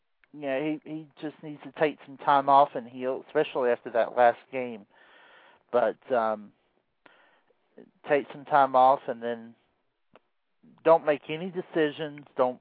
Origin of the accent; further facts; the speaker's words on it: Atlanta, Georgia, United States; also born or lived in Jacksonville; I'm originally from Atlanta, and so I spent 17 years in Jacksonville area. I grew up in Atlanta and I'm an MSC guy first and foremost.